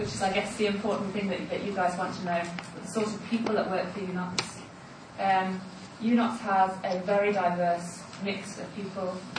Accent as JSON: {"language": "English", "country": "United Kingdom", "said": "I'm British."}